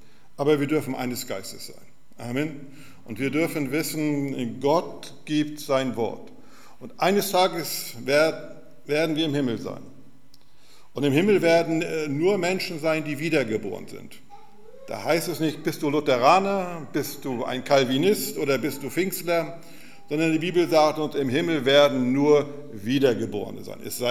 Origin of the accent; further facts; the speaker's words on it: Lübeck, Schleswig-Holstein, Germany; born there; Ich bin Lübecker. Ich bin in Lübeck geboren. Und mir liegt immer Lübeck noch am Herzen. Obwohl ich jetzt schon viele Jahre in Südamerika unterwegs bin.